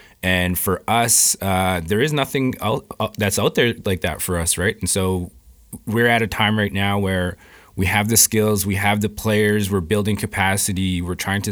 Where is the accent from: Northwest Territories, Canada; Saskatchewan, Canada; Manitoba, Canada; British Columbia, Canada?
Manitoba, Canada; I'm from Lake Manitoba First Nation